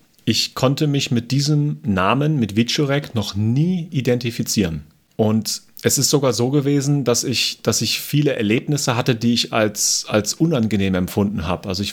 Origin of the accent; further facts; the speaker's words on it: Germany; now in Austria; Ich komme ja aus Deutschland, das Unternehmen ist auch in Deutschland